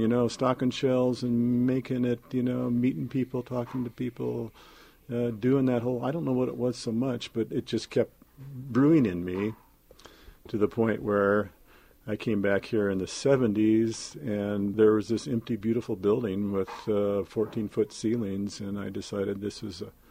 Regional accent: East Helena, Montana, United States; I grew up in East Helena. It's not far from here. And went to school in East Helena and then in high school here at Helena High.

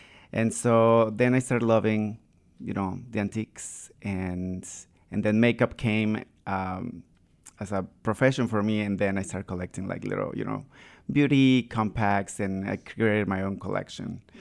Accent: Mexico; English is a second language; moved away as an adult; now in United States; I'm from Mexico, and I moved to the States in 2003. And so I feel like I've been in the States more than in Mexico

